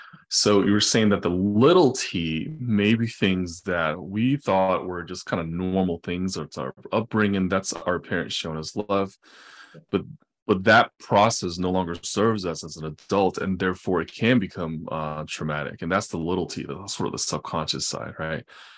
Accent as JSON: {"language": "English", "country": "China", "tie": "born or raised there", "said": "the opposite of me growing up in China."}